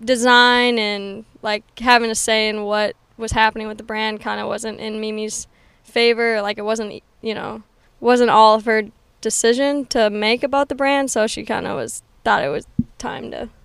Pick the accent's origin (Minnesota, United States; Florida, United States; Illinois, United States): Minnesota, United States; Stillwater; Yep, Stillwater, Minnesota.